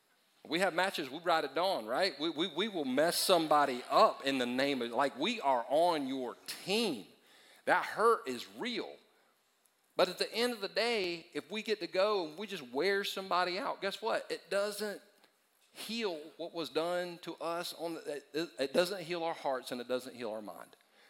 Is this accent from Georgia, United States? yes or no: no; Easley, South Carolina, United States; because I grew up in Easley, it's my own stomping grounds